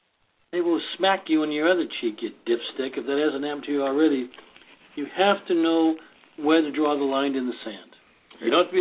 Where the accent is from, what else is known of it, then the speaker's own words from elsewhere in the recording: United States; I felt, though, that as an American, we have a problem. We're overseas.